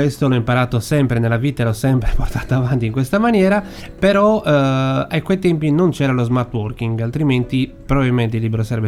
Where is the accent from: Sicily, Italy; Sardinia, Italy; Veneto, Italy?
Sardinia, Italy; Cagliari; da buon cagliaritano che conosce molto bene le blatte che popolano le nostre strade